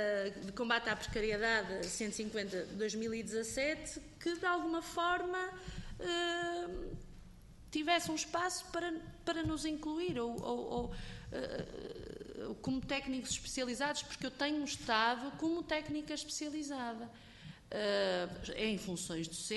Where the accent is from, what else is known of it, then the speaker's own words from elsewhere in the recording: Guimarães, Braga, Portugal; sou mesmo a primeira, sou de Guimarães